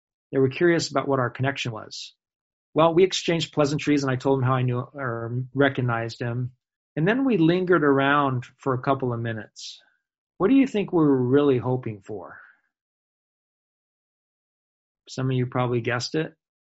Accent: California, United States; I mean, here we are in Israel, and I'm from California

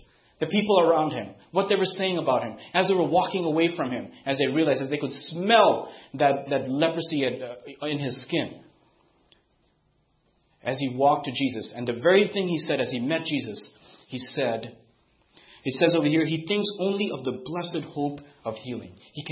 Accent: Pakistan; also born or lived in Sri Lanka; I grew up in Pakistan, and I was born in Sri Lanka, and I've been to India once when I was three

